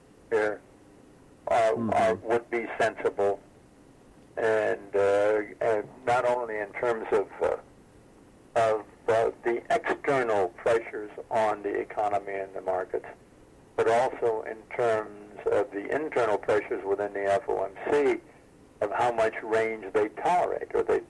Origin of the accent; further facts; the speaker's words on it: Nebraska, United States; I'm from Nebraska.